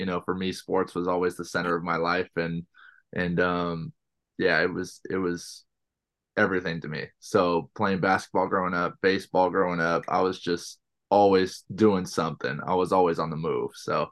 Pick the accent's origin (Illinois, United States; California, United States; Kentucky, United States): California, United States; Danville; So I grew up in Danville, California, in the East Bay area.